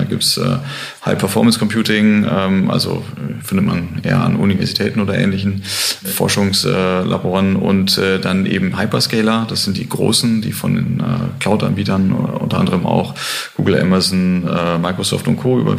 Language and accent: German; Germany; Münster, Osnabrück ein, da komme ich ungefähr her aus der Ecke